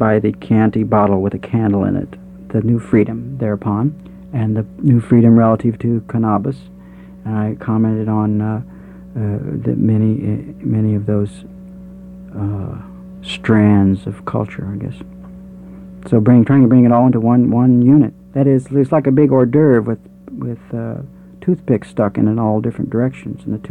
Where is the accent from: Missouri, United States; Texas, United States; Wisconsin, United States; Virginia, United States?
Missouri, United States; now in New York, United States; I was a boy from Missouri. I came to New York like a religious adept, like somebody who would now join Hare Krishna